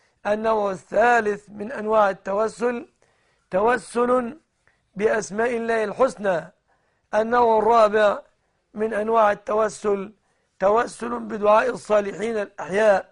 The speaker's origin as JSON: {"language": "Arabic", "country": "Egypt", "said": "بلادنا مصر"}